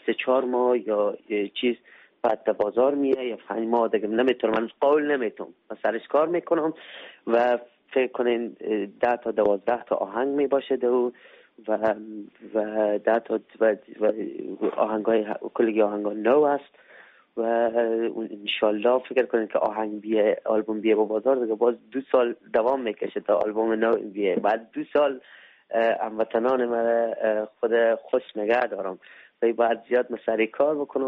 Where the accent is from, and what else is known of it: Afghanistan